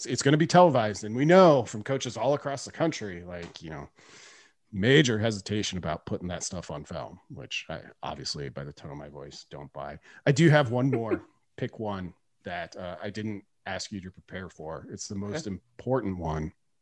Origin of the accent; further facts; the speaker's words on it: Nebraska, United States; I'm also from Nebraska. I considered myself a red person.